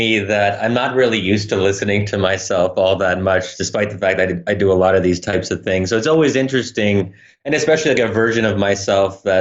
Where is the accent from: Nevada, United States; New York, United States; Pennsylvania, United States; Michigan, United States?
Pennsylvania, United States; I'm originally born and raised in Pennsylvania, would I be comfortable if the governor of Pennsylvania was doing that? That's not how I view my state of Pennsylvania.